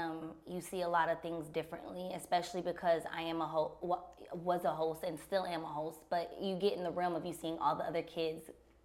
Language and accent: English; Flint, Michigan, United States; It's very self-explanatory of, like, Flint. I grew up in Flint.